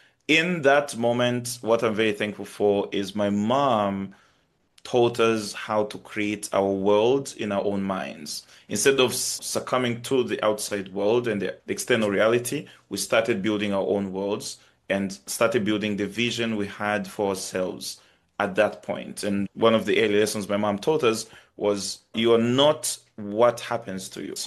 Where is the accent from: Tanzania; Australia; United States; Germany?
Tanzania; I'm originally from Tanzania, which is a country in East Africa. I was born in a family, I'm second of four kids.